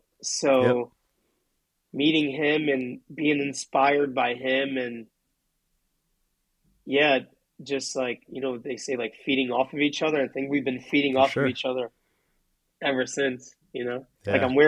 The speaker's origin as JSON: {"language": "English", "town": "Newark", "region": "New Jersey", "country": "United States", "tie": "born or raised there", "said": "Just like I didn't grow up in Brooklyn, but I grew up in Newark, New Jersey."}